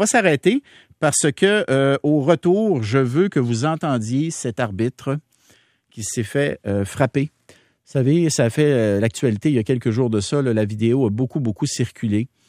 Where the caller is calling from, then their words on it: Montreal, Quebec, Canada; Je suis originaire de Montréal. Je vis maintenant en région. Jamais je ne retournerai vivre là-bas